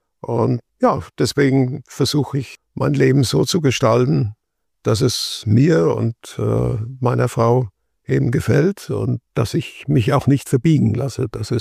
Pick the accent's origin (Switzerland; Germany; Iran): Germany; Neustadt an der Weinstraße, Rhineland-Palatinate; also born or lived in Ludwigshafen / Böhl-Iggelheim; Also ich bin in Ludwigshafen nur geboren, aufgewachsen bis zur 2. oder 3. Klasse Volksschule in Böhl. Böhl-Igelheim heißt es heute. Und dann Neustadt bis 1973 in Neustadt an der Weinstraße. Das ist eigentlich so mein wesentlicher Bezug.